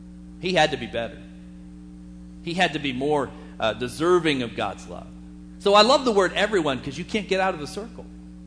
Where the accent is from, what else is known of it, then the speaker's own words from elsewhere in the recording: Bixby, Oklahoma, United States; I grew up in Bixby. There was another kid, and guess what his name was? Gary Davis.